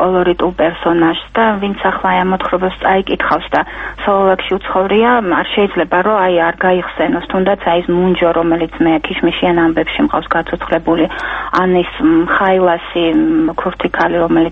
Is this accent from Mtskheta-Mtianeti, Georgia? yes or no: no; Tbilisi, Georgia; მე სოლოებში დავიბადე, გავიზარდე